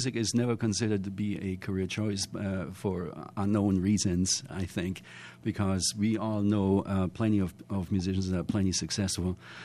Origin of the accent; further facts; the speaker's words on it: Mannheim, Baden-Württemberg, Germany; Well, I'm born and raised in Germany, so I was born in Mannheim.